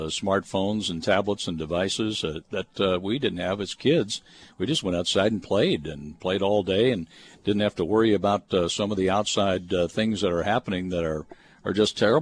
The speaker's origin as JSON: {"language": "English", "town": "Kansas City", "region": "Missouri", "country": "United States", "tie": "born or raised there", "said": "I grew up outside of Kansas City, so I watched a lot of A's games"}